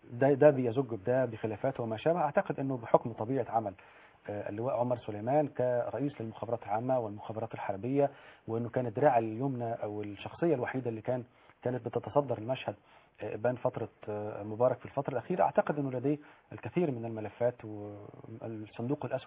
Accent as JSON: {"language": "Arabic", "country": "Egypt", "said": "ولكن أنا طبعا كمصري بحب تراب هذا الوطن"}